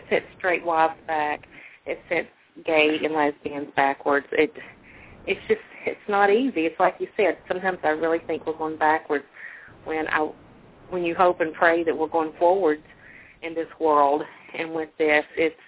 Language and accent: English; Kentucky, United States; I don't think that I grew up with those prejudices. And I'm from Eastern Kentucky.